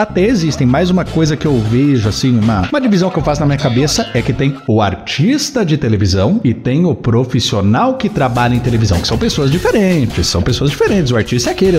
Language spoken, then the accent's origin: Portuguese; Jaú, São Paulo, Brazil; Sou nascido e criado em Jaú.